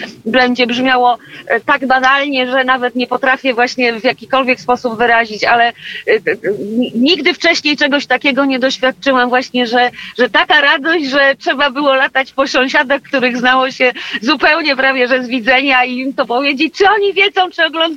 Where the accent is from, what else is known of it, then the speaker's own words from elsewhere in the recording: Środa Śląska, Lower Silesian Voivodeship, Poland; mieszkałam zresztą w miasteczku pod Wrocławiem, w Środzie Śląskiej, skąd pochodzę, skąd pochodzi moja rodzina